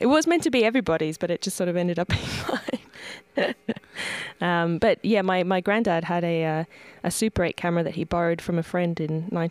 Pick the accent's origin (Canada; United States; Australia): Australia; Queensland; it's like an imaginary sort of state in Queensland, which is around the region I'm from is central Queensland, and the Tropic of Capricorn runs through it.